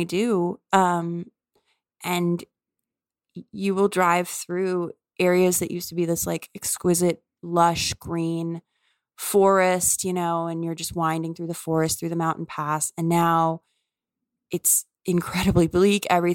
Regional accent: New Orleans, Louisiana, United States; but I'm from New Orleans and I love New Orleans.

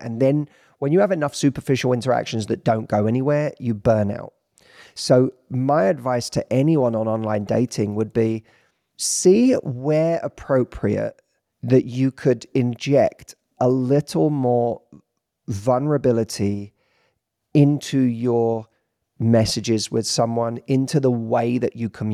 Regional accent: England, United Kingdom; I'm English, by the way, before anyone makes the connection that I must be Australian.

